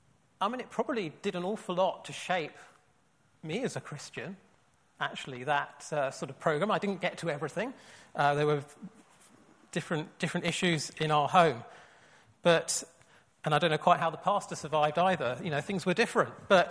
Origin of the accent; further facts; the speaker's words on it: London, United Kingdom; This is the church I grew up in London.